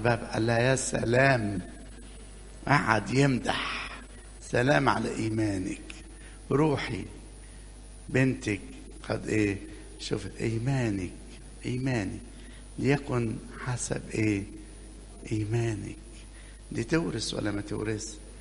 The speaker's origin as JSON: {"language": "Arabic", "region": "Upper Egypt", "country": "Egypt", "said": "زي ما بيقولوا عندنا في الصعيد بنظبطه"}